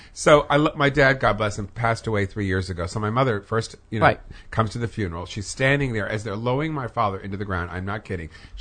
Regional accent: California, United States; I grew up in the Fairfax area with all the Jews.

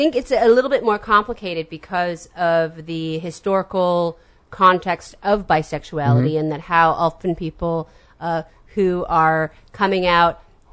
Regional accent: San Francisco, California, United States; I grew up in San Francisco.

